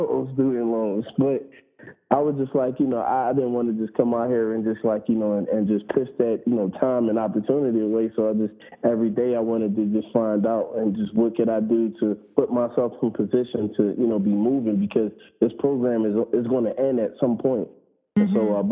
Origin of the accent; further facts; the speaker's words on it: Philadelphia, Pennsylvania, United States; You know, I came always from Philly like that, man.